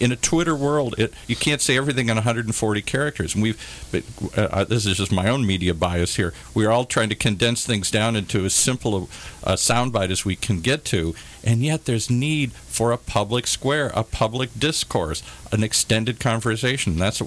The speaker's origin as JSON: {"language": "English", "country": "Ireland", "said": "and I can say that because I'm Irish."}